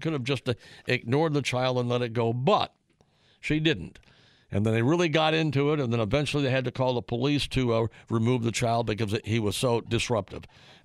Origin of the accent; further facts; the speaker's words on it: Cuba; now in Florida, United States; You know, I came here from Cuba. And if I feel I'm not welcome here anymore, I would find another place to live.